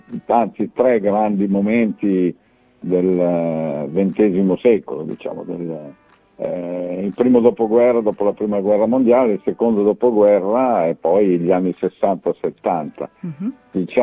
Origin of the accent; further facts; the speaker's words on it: Milan, Lombardy, Italy; also born or lived in Tropea; Io sono nato a Tropea 65 anni fa, mi hanno portato a Milano che avevo un anno